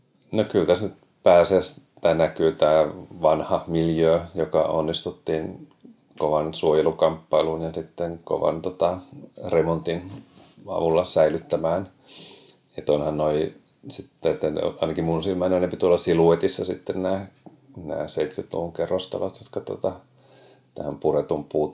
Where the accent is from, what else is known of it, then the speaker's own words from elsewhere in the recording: Järvenpää, Uusimaa, Finland; moved away as an adult; now in Tampere, Finland; No mä oon Järvenpäästä kotoisin, ja sitten lukion jälkeen tulin Tampereelle opiskelemaan ja jäänyt tänne sitten sille tielle.